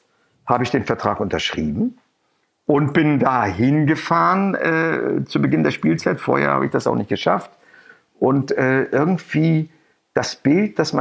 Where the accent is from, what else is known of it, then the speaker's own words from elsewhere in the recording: Schwerin, Mecklenburg-Vorpommern, Germany; Bin ich in Schwerin gewesen. Und Schwerin ist meine Heimatstadt.